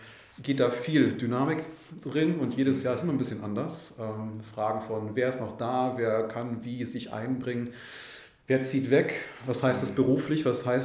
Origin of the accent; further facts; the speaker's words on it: Winsen an der Luhe, Lower Saxony, Germany; born there; now in Hannover, Germany; Also, gebürtig aus der Nähe von Hamburg, Winsen an der Luhe, wohne aktuell in Hannover, arbeite in Hannover.